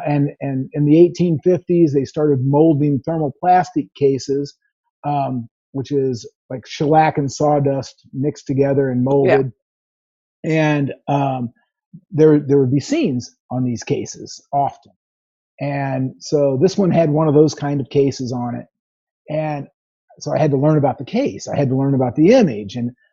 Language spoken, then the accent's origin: English; St. Louis, Missouri, United States; And I grew up near St. Louis. I collect St. Louis marked daguerreotypes.